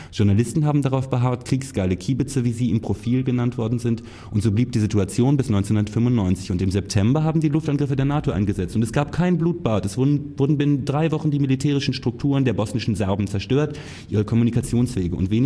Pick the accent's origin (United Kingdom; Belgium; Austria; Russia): Austria; Carinthia; im Grenzland, vor allem im Kärnten, wo ich herkomme